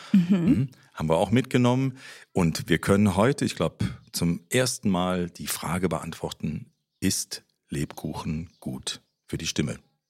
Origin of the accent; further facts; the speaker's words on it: Rhineland, Germany; wir sind ja aus dem Rheinland, was man manchmal auch hört. Und wir sind jetzt hier in Nürnberg, fühlen uns aber nicht fremd.